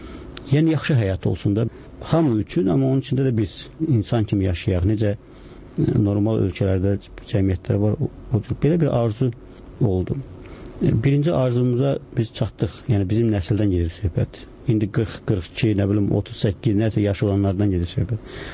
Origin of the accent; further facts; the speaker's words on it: Yukhari Seyidahmadli, Fuzuli District, Azerbaijan; born there; Yuxarı Seydəməti kəndində.